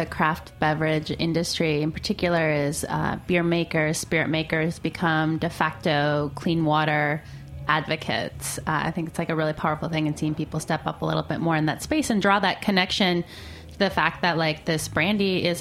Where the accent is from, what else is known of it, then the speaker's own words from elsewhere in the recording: Michigan, United States; the crazy stuff that's happening in Michigan, my home state.